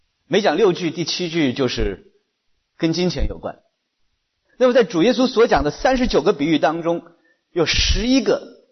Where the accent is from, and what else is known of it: China